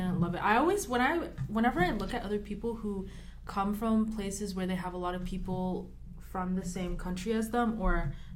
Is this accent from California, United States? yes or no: yes; California, United States; it was definitely very isolating growing up in Orange County where there was like barely any Muslims.